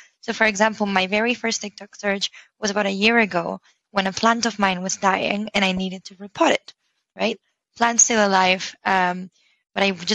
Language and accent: English; Barcelona, Catalonia, Spain; I'm from Barcelona.